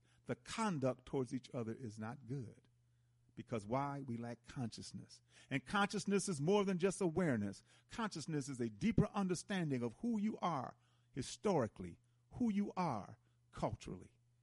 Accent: Milwaukee, Wisconsin, United States; now in Atlanta, United States; If, like for me, I'm in Atlanta, but I'm from Milwaukee. I still listen to WNOV and other programs in Milwaukee.

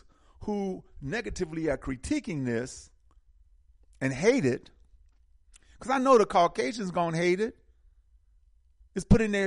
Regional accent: United States; We're American African. If I was in Jamaica, I'd be a Jamaican African.

